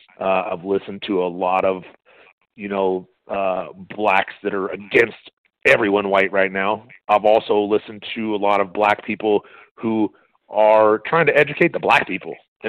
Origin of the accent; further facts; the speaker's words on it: Huntington Beach, California, United States; also born or lived in Compton; I was born in Compton. I didn't grow up there, but I grew up in Huntington Beach. But my family all lived in Compton for 69 years.